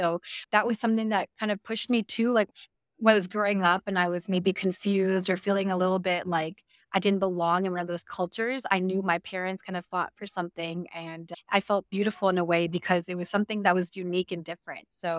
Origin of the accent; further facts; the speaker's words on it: Madison, Wisconsin, United States; also born or lived in Mississippi; Yeah, so I grew up in Madison, Wisconsin. So I actually was born in Mississippi, moved there to Madison and grew up there